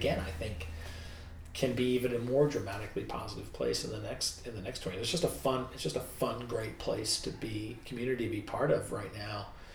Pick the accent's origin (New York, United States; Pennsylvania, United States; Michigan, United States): New York, United States; New York City; moved away as an adult; now in Orlando, United States; So I moved here from New York City. I grew up in New York City.